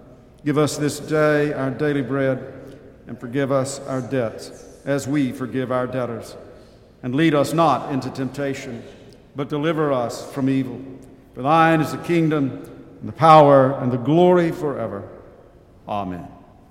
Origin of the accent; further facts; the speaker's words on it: Newellton, Louisiana, United States; born there; But I'm originally, I was born in Newellton, and I really appreciate this Delta living.